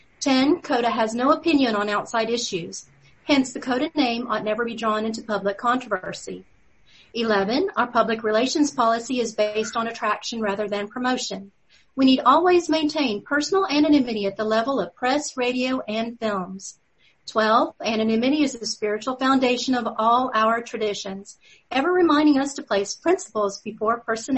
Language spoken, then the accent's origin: English; Pace, Florida, United States; from Pace, Florida, grateful recovering codependent